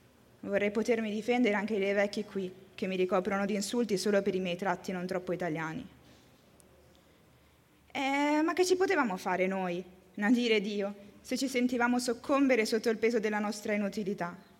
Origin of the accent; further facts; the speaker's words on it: Beni Mellal, Béni Mellal-Khénifra, Morocco; Sì, sono marocchino, di Beni Mellal. Conosci? Vabbè, tranquilla, non è una città famosa. Sicuramente non è una delle più belle del Marocco, ma per me ovviamente è speciale. È casa.